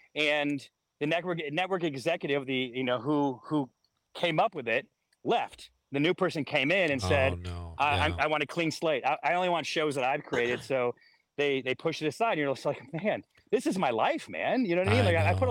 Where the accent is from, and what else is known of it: Syracuse, New York, United States; born or raised there